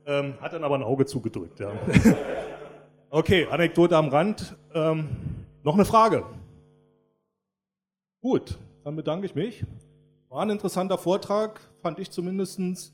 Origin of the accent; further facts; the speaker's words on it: Brandenburg an der Havel, Brandenburg, Germany; Ich komme aus Brandenburg an der Havel und ich hatte auch schon mal mit dem Zoll zu tun